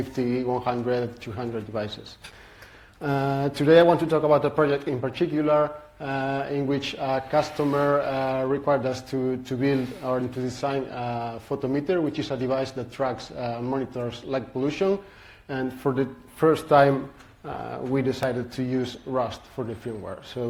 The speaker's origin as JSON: {"language": "English", "country": "Spain", "second_language": "English", "said": "I'm from Spain."}